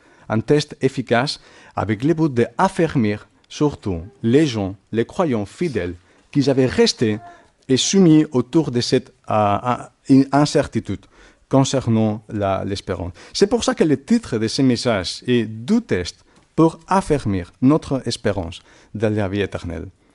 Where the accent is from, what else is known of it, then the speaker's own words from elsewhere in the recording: Catalonia, Spain; French is a second language; Comme vous savez, moi je suis espagnol, et si on, nous sommes un peu plus spécifiques, je suis catalan.